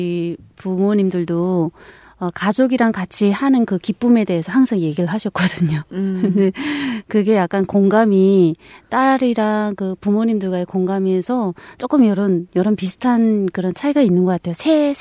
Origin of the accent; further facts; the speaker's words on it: North Korea; now in South Korea; 제가 북한에서는 전혀 이런 말을 못 썼는데